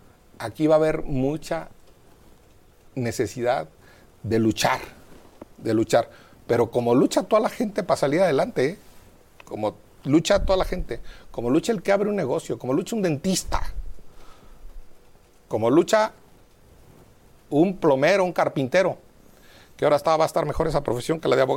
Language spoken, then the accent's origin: Spanish; Mexico; así no somos los mexicanos, eso no nos representan